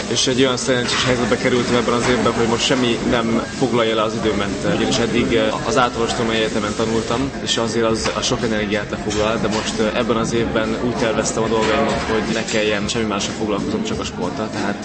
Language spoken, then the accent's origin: Hungarian; Békéscsaba, Békés, Hungary; also born or lived in -; meg otthon Békéscsabán is megtaláltam a tökéletes körülményeket